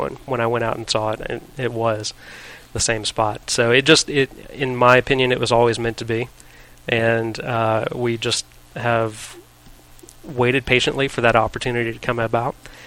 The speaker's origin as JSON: {"language": "English", "town": "Dallas", "region": "Texas", "country": "United States", "tie": "born or raised there", "said": "I grew up here in Dallas in the Metroplex"}